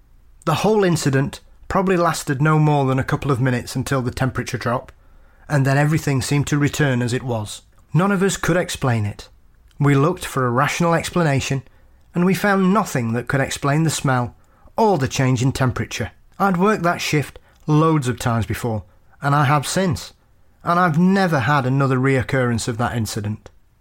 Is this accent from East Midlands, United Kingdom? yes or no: no; Faversham, South East England, United Kingdom; It took place just outside my hometown of Faversham, in the county of Kent, an area that is often referred to as the Garden of England.